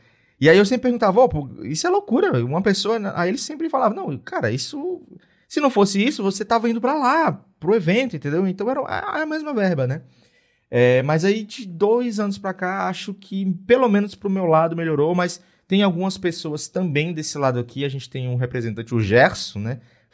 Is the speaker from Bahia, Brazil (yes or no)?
no; Fortaleza, Ceará, Brazil; sou de Fortaleza.